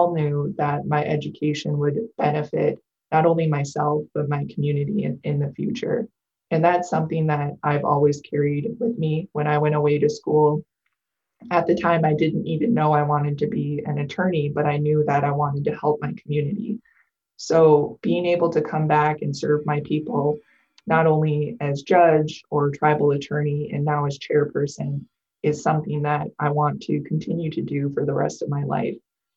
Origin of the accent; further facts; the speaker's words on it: Michigan, United States; really growing up on the Bay Mills Indian Community Reservation, you get to see how much everyone, every person believes in you as an individual.